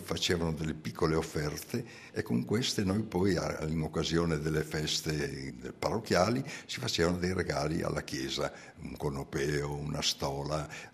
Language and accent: Italian; Friuli-Venezia Giulia, Italy; Quindi personaggi che uscendo dal mio paese, hanno lasciato un segno della loro attività, non solo in Friuli, ma anche addirittura a livello nazionale ed internazionale.